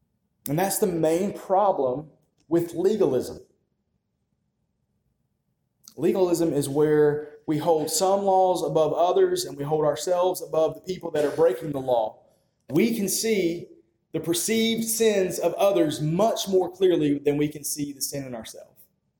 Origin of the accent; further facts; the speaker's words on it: North Carolina, United States; Growing up in North Carolina, one thing that I noticed when I used to work for Kmart back in high school.